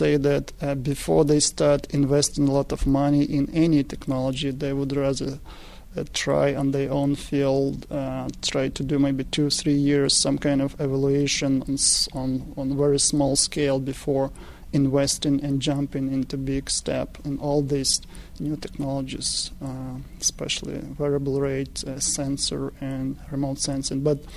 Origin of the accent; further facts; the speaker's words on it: Ukraine; English is a second language; now in United States; I'm not from South. I'm not from North of the United States. I'm from Ukraine, from Eastern Europe.